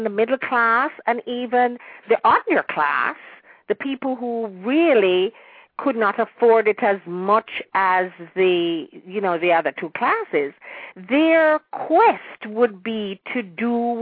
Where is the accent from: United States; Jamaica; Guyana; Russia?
Jamaica; And in the days when I grew up in Jamaica